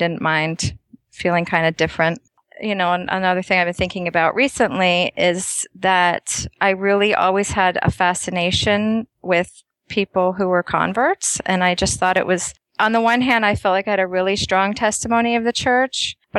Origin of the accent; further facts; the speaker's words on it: New Jersey, United States; But growing up in New Jersey, we had to drive pretty far, actually, to even watch General Conference.